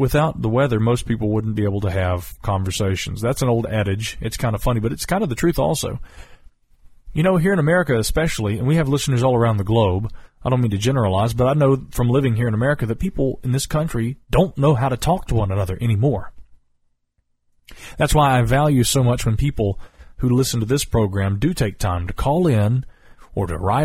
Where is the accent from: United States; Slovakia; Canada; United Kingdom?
United States; North Carolina; You know, I grew up here in Western North Carolina, spending summer evenings around a campfire with my parents telling me stories about Bigfoot and things like that.